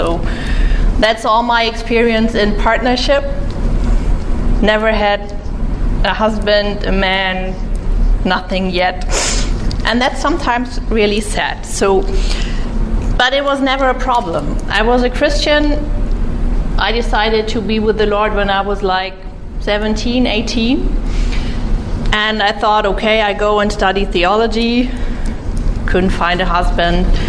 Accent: Munich, Bavaria, Germany; I'm from Munich, Germany.

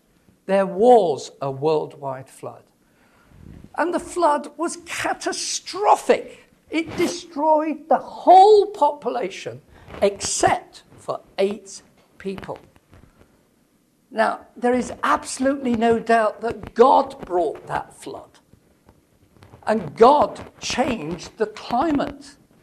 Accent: Leeds, Yorkshire and the Humber, United Kingdom; now in Manchester, United Kingdom; I live near Manchester now, so I'm no longer from Leeds.

